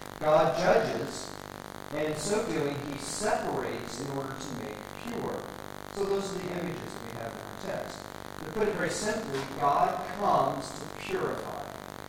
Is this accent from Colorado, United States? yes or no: yes; Colorado, United States; When I think of this image, growing up in Colorado, I think of Leadville, Colorado.